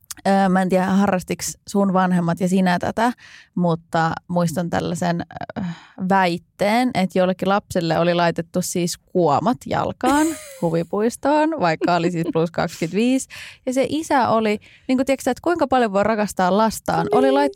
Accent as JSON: {"language": "Finnish", "town": "Turku", "region": "Southwest Finland", "country": "Finland", "said": "Mutta kun mäkin olen Turusta, niin ei siellä ollut mitään."}